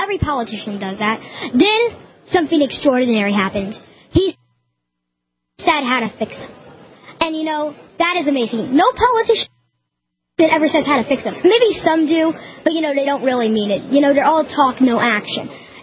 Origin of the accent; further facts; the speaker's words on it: Virginia, United States; Northern Virginia.